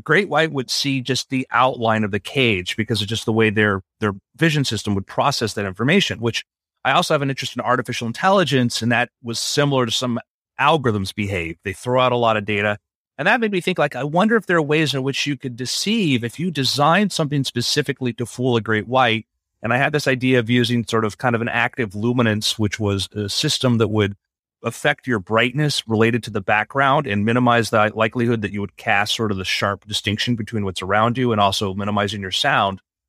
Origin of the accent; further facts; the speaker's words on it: Florida, United States; And I grew up in South Florida.